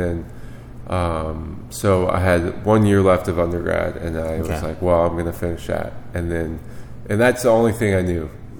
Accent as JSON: {"language": "English", "town": "St. Matthews", "region": "Kentucky", "country": "United States", "tie": "born or raised there", "said": "Yeah, I grew up in St. Matthews, so"}